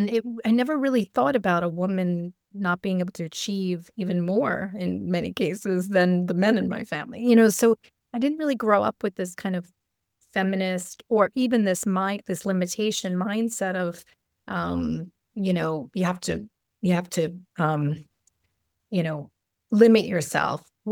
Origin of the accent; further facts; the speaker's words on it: New York, United States; also born or lived in Switzerland; I always say I grew up in New York, and unfortunately, as an American, you think New York is the United States and you think United States is the world.